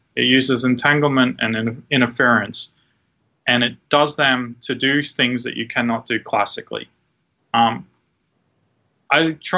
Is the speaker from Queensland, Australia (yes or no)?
yes; Brisbane, Queensland, Australia; moved away as an adult; now in United States; I grew up in Australia, in Brisbane.